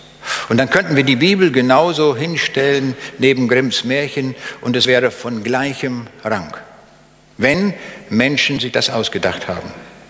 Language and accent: German; Braunschweig, Lower Saxony, Germany; Ich komme aus Braunschweig Wo liegt Braunschweig?